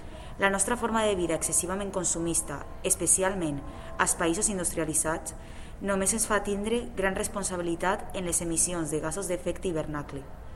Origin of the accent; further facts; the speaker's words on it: Valencia, Valencian Community, Spain; originària de València i futura mestra d'educació infantil.